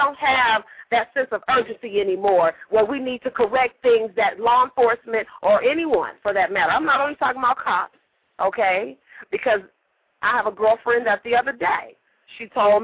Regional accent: Las Vegas, Nevada, United States; So I'm from Las Vegas, 6-4. That's where I'm holding it down from right now.

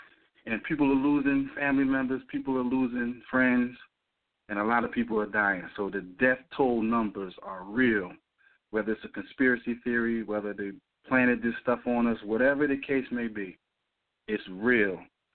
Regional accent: New Jersey, United States; So I'm from New Jersey.

